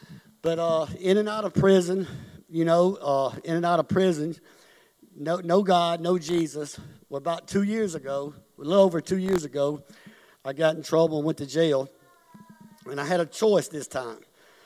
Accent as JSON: {"language": "English", "town": "Columbus", "region": "Mississippi", "country": "United States", "said": "I'm from Columbus, Mississippi. I'm 47 years old."}